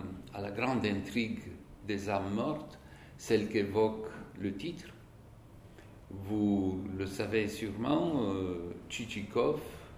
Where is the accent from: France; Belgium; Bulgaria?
Bulgaria; je le lisais en russe, parce que je vivais dans mon pays natal, qui est la Bulgarie. Mais je faisais des études dans un lycée où tout était enseigné en russe